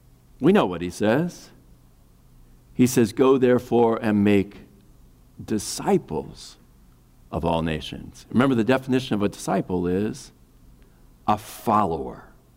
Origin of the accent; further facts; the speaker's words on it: Kansas City, United States; I grew up in Kansas City